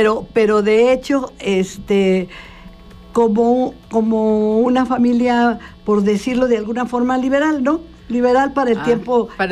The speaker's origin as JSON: {"language": "Spanish", "town": "Cuernavaca", "region": "Morelos", "country": "Mexico", "tie": "born or raised there", "said": "Y nací aquí en Cuernavaca. Soy de Cuernavaca."}